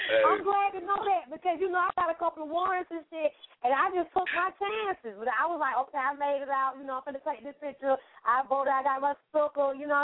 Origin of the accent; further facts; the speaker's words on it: North Carolina, United States; And by the way, you know, I'm from North Carolina, so, you know, North Carolina is definitely listening.